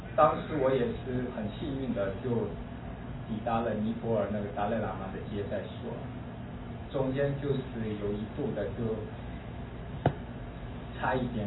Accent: Amdo, Tibet, China; moved away; 我的家乡在西藏的安多，西藏的东边，所以离拉萨非常远，有2000多公里

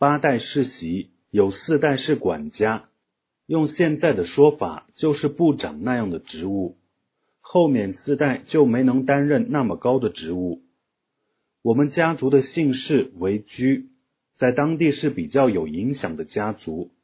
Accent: Maixiu, Qinghai, China; 1276年八思巴接收西藏三区的时候，经过了我的家乡麦秀，创建了宗萨寺

